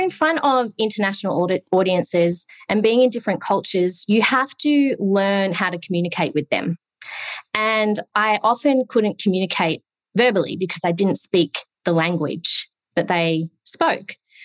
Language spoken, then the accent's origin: English; Victoria, Australia; So I grew up, I'm a beachside girl. I grew up on the Mornington Peninsula